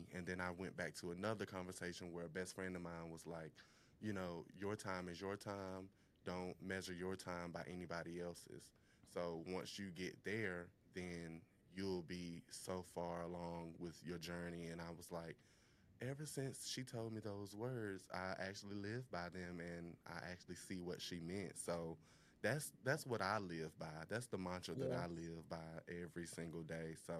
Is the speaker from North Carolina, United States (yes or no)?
yes; Hollister, North Carolina, United States; also born or lived in Rocky Mount; Hollister, North Carolina? That's where I was raised at, but I was born in Rocky Mount, but raised in Hollister, North Carolina.